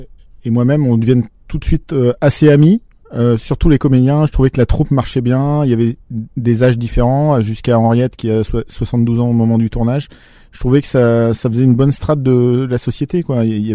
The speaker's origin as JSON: {"language": "French", "town": "Quiévrechain", "region": "Hauts-de-France", "country": "France", "tie": "born or raised there", "said": "C'est tourné dans la ville où j'ai grandi, à Quiverchin."}